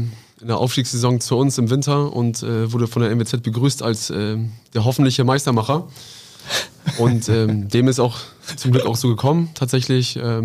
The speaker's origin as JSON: {"language": "German", "town": "Oldenburg", "region": "Lower Saxony", "country": "Germany", "tie": "born or raised there", "said": "ich bin Oldenburger Junge, bin hier aufgewachsen, habe in der Jugend beim VfB gespielt"}